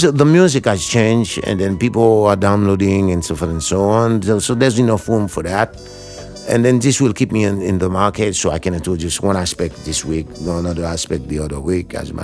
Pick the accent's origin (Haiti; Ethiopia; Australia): Haiti; when I grew up in Haiti, I grew up in the era where the entire village raised the kids